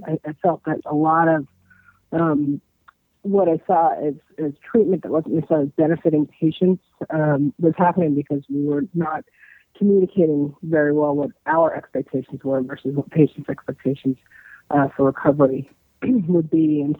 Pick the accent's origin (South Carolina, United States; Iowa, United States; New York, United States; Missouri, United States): New York, United States; New York City; also born or lived in Chicago; now in Boston, United States; So I grew up in New York City, and I went to undergrad in Chicago at Northwestern University